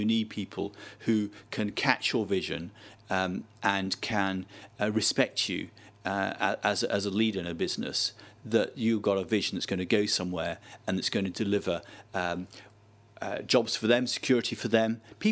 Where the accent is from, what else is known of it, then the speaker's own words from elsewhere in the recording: Sheffield, Yorkshire and the Humber, United Kingdom; So it's something that always reminded me of Sheffield and my hometown when I was living a long, long way away.